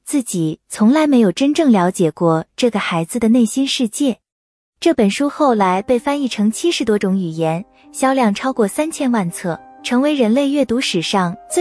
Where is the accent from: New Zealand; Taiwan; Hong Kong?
New Zealand; 当北半球在享受最长白昼的时候，我们新西兰人正在拥抱最深的冬夜。